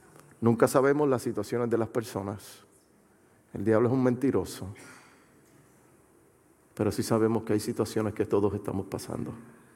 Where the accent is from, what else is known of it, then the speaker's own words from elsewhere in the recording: Puerto Rico; now in United States; yo soy del sur de la Florida, originalmente de Puerto Rico.